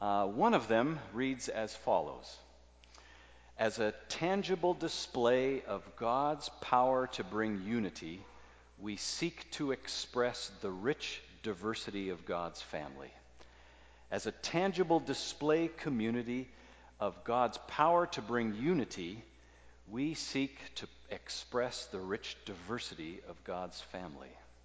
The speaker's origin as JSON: {"language": "English", "country": "Canada", "said": "As a Canadian, I thought, that feels a little bit manipulative."}